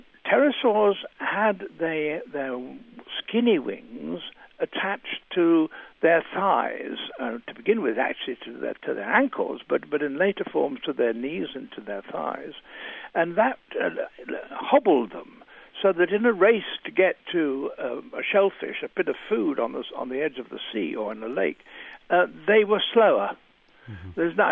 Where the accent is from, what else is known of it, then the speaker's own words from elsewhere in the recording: England, United Kingdom; I grew up in the Midlands of England, and in an area where the rocks are of the same age, the Jurassic rocks as the dinosaurs were found in and pterosaurs were found in.